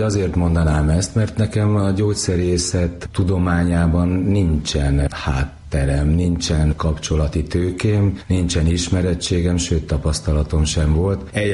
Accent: Nagykáta, Pest, Hungary; born there; Igen, még a múlt században születtem Nagykátán. Nagykáta egyébként járásközpont volt annak idején, talán most is az. Egyszerű munkás családba születtem

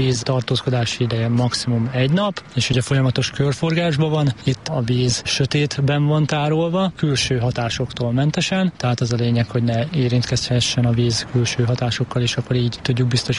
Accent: Békés, Hungary; moved away as an adult; now in Debrecen, Hungary; Én Békés megyéből jöttem 2 éve párommal, úgyhogy én még nem olyan régóta élek Debrecenben.

